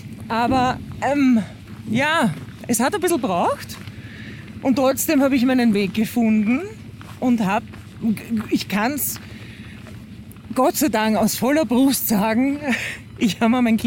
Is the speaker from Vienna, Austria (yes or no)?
yes; Vienna, Austria; ich als Kind auf der Schaukel gesessen bin, bei mir im sehr großen Spielplatz, und da ist die Einflugschneise. Wenn, also im 16. Bezirk in Otterkring